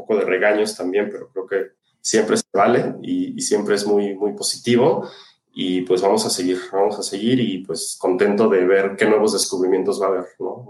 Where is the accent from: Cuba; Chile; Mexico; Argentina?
Mexico; Mexico City; Soy de aquí, de la Ciudad de México, y de hecho vivo en el centro.